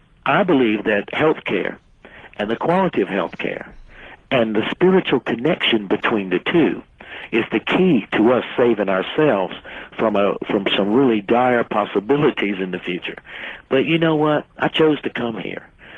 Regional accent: South Carolina, United States; I come from South Carolina, you know, and everybody goes to hell in the Deep South.

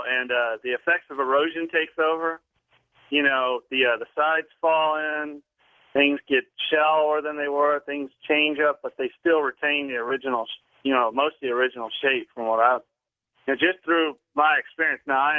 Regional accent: Gulfport, Mississippi, United States; I mean, I grew up down there in Gulfport, Mississippi

